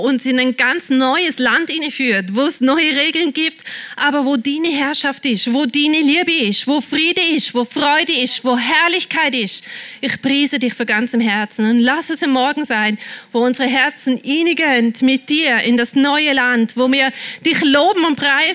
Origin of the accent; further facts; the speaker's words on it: Germany; ich komme aus Deutschland und wir haben natürlich eine schlimme Geschichte hinter uns